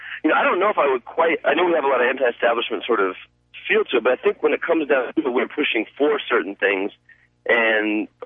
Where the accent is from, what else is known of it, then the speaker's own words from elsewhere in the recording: Denver, Colorado, United States; also born or lived in Dallas, United States / Nacogdoches, United States / Rhode Island, United States; I was born in Dallas, Texas, and lived in Nacogdoches for a brief stint, and then came up here to Denver, Colorado. Lived here the rest of my life, except for about 7 years in Rhode Island. And so I'm from Denver, basically.